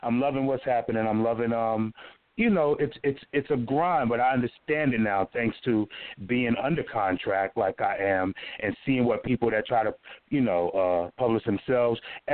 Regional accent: New York, United States; also born or lived in South Carolina; I was born in South Carolina. I grew up in New York all my life, so I'm a New Yorker.

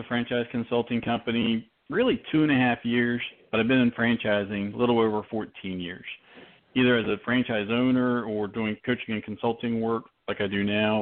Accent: West Virginia, United States; now in South Carolina, United States; I grew up in West Virginia, live in South Carolina, and that's me.

